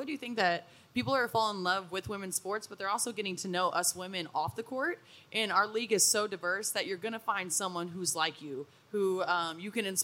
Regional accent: Midwest, United States; I'm from the Midwest, and so it's been really nice to kind of get back here.

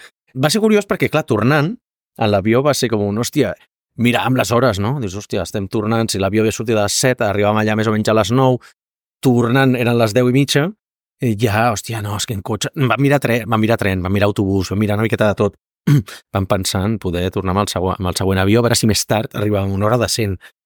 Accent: Catalonia, Spain; som catalans

